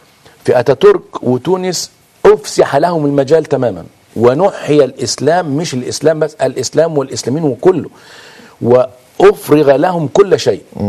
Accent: Egypt; الأمر الآخر اللي فشلت فيه العلمانية ها هنا عندنا في مصر

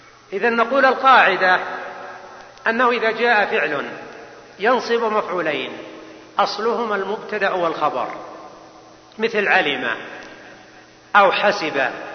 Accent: Buraydah, Al-Qassim, Saudi Arabia; وأنا من بريدة

